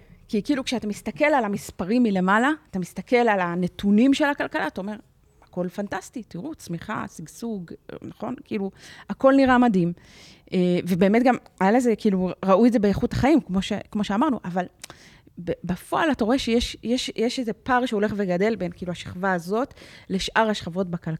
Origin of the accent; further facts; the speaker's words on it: Tiberias, Northern District, Israel; אני גדלתי בטבריה, אוקיי? אתה יכול לראות, אני, טבריה שאני גדלתי בה, בשנות ה-90, ה-80 וה-90, היא לא טבריה של היום